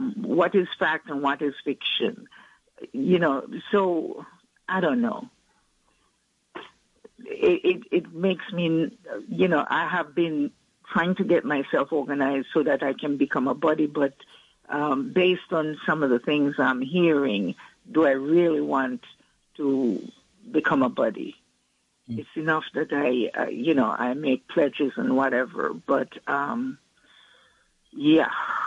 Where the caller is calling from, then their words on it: Queens, New York, United States; from Queens.